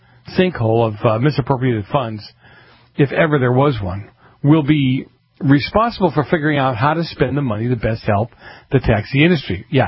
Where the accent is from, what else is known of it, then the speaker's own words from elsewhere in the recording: Massachusetts, United States; My home state of Massachusetts, has figured out a way to make some money off of this.